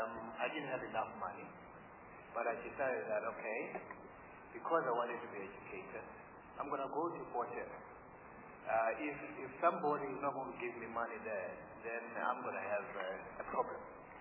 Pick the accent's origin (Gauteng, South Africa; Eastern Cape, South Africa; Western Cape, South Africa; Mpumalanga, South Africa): Eastern Cape, South Africa; New Brighton; also born or lived in Port Elizabeth; I was born in Port Elizabeth, grew up in New Brighton.